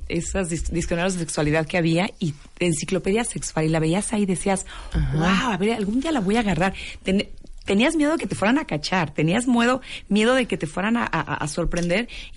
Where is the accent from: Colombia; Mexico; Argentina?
Mexico; como mexicanas, las mujeres, vivimos una doble sexualidad